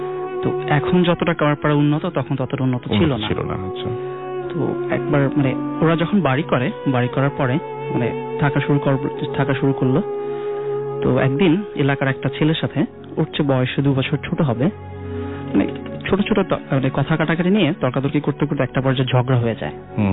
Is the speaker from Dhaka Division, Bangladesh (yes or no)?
yes; Dhaka, Dhaka Division, Bangladesh; এসেছি ঢাকা থেকে।